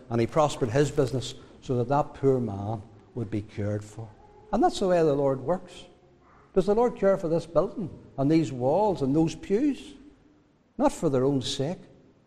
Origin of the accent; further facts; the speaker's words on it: United Kingdom; We as British Christians, our land is not the land of Israel. Our land is these islands that we live upon.